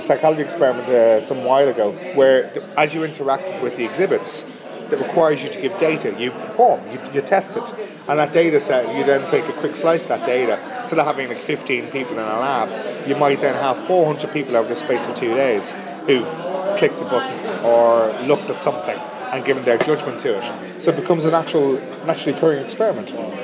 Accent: Dublin, Leinster, Ireland; accent: Dublin; Yeah, I'm from Dublin.

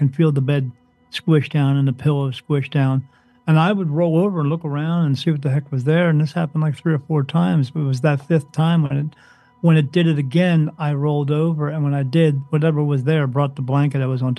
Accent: New Jersey, United States; we lived in a town in New Jersey. I'm from New Jersey. That's where I learned to drive too, so don't drive near me.

